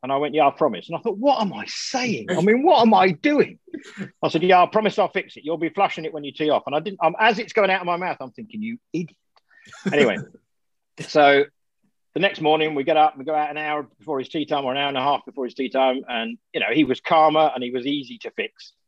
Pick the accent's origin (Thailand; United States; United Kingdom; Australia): United Kingdom; England; at the Belfry with all of its history, in my home country, that would be all my Christmases come together.